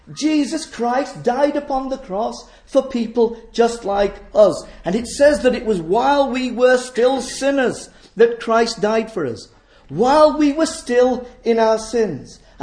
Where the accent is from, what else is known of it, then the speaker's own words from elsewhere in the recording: Clayton West, Yorkshire and the Humber, United Kingdom; When I was a boy, I grew up in Clayton West from being about 12 years of age.